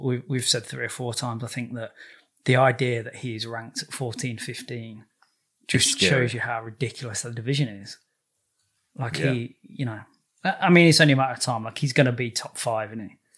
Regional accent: United Kingdom; I'm British

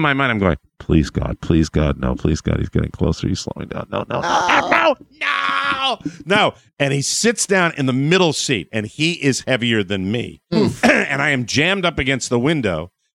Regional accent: Ireland; Well, I'm an Irishman. I like to sit at the bar.

